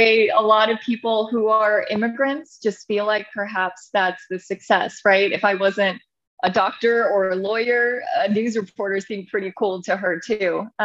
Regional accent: Santa Rosa, California, United States; I grew up in California, Northern Bay Area in Santa Rosa.

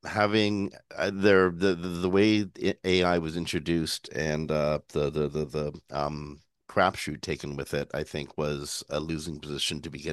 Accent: Canada; my experience growing up in Canada

